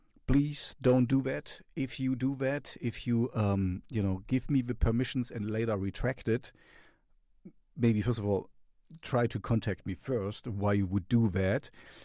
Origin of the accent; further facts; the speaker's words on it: Helsinki, Uusimaa, Finland; English is a second language; We are from Helsinki, from Finland.